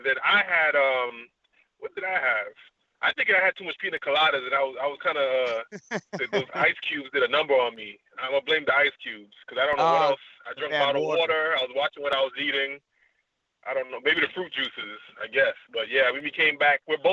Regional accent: Brooklyn, New York, United States; Yeah, I grew up in Brooklyn, New York. Yeah, it's not a gimmick. I was born and raised Flatbush.

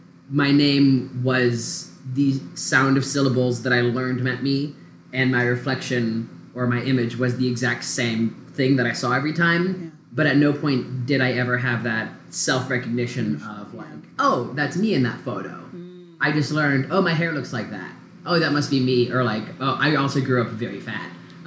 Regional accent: Dallas, Texas, United States; And so I did not have the word for trans because I'm from Dallas, Texas.

